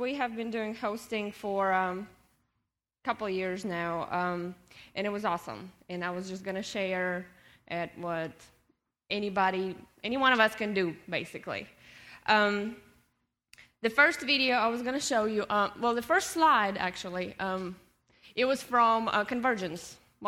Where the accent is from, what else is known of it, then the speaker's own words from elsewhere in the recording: Russia; English is a second language; I am from Russia, if you don't know. I lived in Russia for 20 years